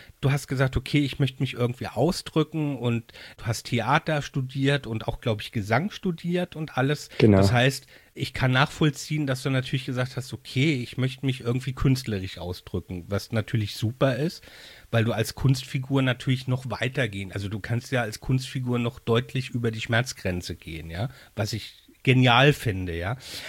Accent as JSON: {"language": "German", "town": "Mainz", "region": "Rhineland-Palatinate", "country": "Germany", "tie": "born or raised there", "said": "ich komme ja aus Mainz und bin hier auch geboren"}